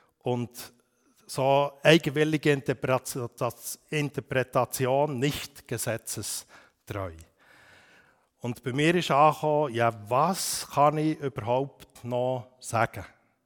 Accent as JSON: {"language": "German", "region": "Bern", "country": "Switzerland", "said": "Und jetzt komme ich aus dem Emmental."}